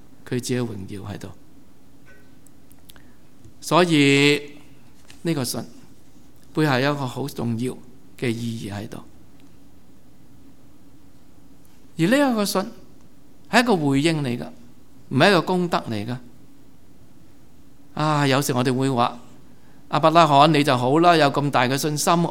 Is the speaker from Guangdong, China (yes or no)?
yes; Guangdong, China; 我们广东人讲这个算字很有味道的